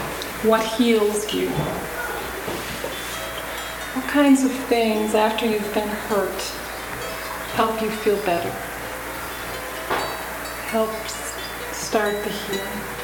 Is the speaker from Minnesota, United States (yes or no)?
yes; Mankato, Minnesota, United States; I'm from Mankato, Minnesota.